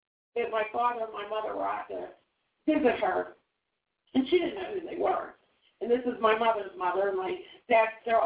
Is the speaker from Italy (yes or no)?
no; Canada; Now, I'm a Canadian, not a singer